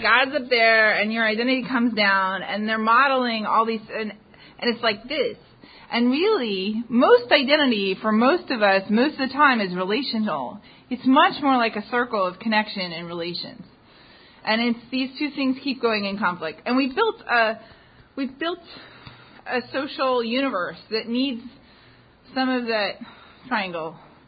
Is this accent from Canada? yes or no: yes; Canada; now in United States; as I continue to observe America as a Canadian. I've been here for 20 years